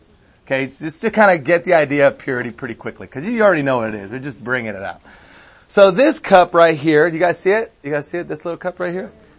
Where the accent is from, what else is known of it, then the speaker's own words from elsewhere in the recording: Miami, Florida, United States; born there; now in California, United States; I was born in Miami, and so, you know, I was rooting for USA